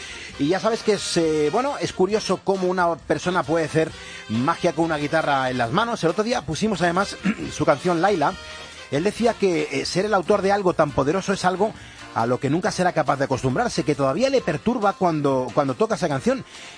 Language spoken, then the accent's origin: Spanish; Spain; Aquí somos patriotas, somos españoles.